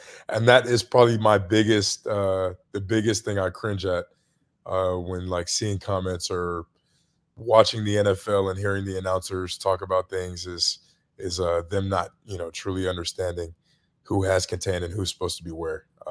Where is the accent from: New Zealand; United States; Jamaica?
Jamaica; I'm Jamaican, so a lot of people might not know what that is